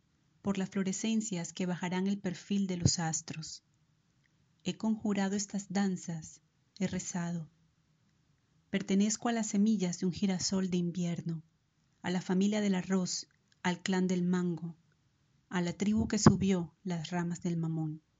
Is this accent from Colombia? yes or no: yes; Santa Marta, Magdalena, Colombia; born there; Nací en Santa Marta, Colombia.